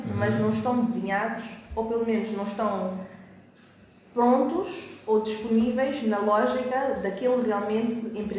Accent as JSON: {"language": "Portuguese", "country": "Mozambique", "said": "temos que, talvez como moçambicanos ou agentes, todos nós do ecossistema, temos que ser um bocadinho mais proativos nisto de partilha."}